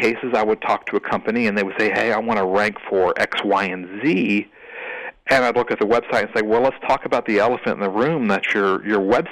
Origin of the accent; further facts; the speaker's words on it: Scotland, United Kingdom; So I'm a Scottish boy.